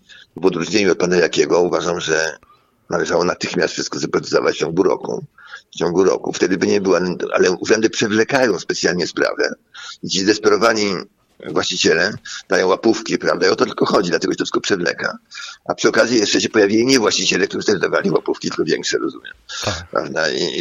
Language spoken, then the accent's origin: Polish; Warsaw, Masovian Voivodeship, Poland; born there; now in Otwock, Poland; A ja przecież urodzony jestem w Warszawie. W Warszawie no, w tej chwili mieszkam w Otwocku, ale codziennie praktycznie jestem.